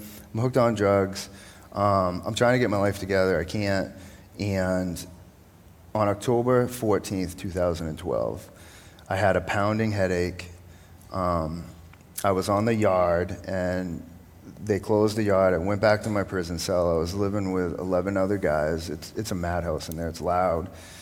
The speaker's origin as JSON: {"language": "English", "town": "Portland", "region": "Maine", "country": "United States", "tie": "born or raised there", "said": "I'm 41. I grew up right here in Portland, Maine."}